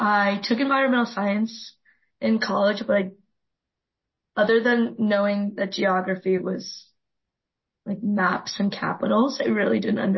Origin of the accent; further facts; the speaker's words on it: Memphis, Tennessee, United States; also born or lived in Israel; Well, I was born in Israel and we moved to America when I started first grade, 2002. And, we moved to Memphis, Tennessee. I loved living in Memphis.